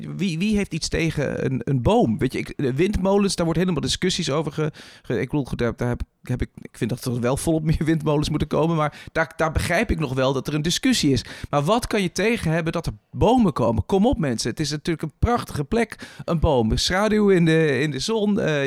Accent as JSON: {"language": "Dutch", "country": "Switzerland", "tie": "born or raised there", "also_born_or_lived": "England", "lives_now": "Netherlands", "said": "ik ben mijn hele leven heb ik opgegroeid in het buitenland. Ik heb op kostschool gezeten in Engeland. Ik ben in Zwitserland opgegroeid. Rotterdam gaan studeren. En uiteindelijk zijn we hier dan een beetje gaan settelen."}